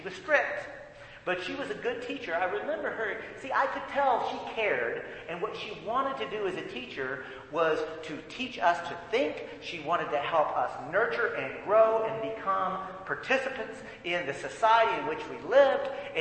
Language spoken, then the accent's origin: English; United States; I remember as a little boy being taught that I was from the United States of America.